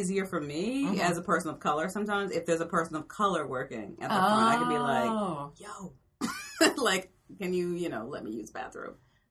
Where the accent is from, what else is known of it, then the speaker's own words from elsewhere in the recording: New York, United States; I sympathize with this as a New Yorker